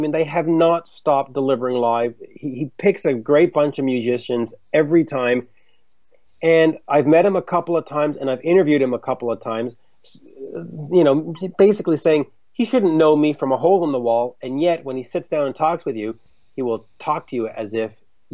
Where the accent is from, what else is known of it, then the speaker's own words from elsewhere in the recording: Canada; And it was remarkable to me as a Canadian that the folks that need to, you know, to die in dignity is important.